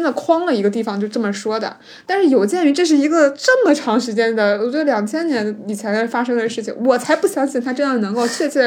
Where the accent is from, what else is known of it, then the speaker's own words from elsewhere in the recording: Tianjin, China; 作为一个天津人，会尤其的羡慕我们那边的路名都是什么